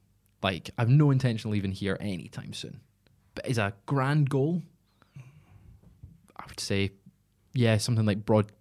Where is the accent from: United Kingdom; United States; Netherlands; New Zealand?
United Kingdom; Scotland; because I'm Scottish